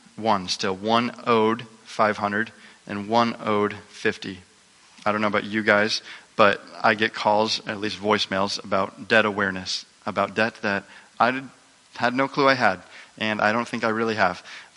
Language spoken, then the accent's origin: English; Montana, United States; I grew up in Montana, and in Montana, in the northwest corner, there's a big river, the Flathead River